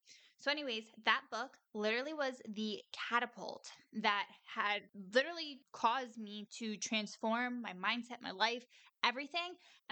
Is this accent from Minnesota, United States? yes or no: no; New York, United States; Like I am from New York.